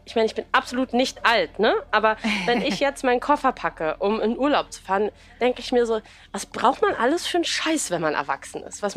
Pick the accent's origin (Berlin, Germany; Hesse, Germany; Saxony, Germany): Berlin, Germany; aber ich bin halt Berlinerin und für mich ist das halt meine Liebe und mein Zuhause.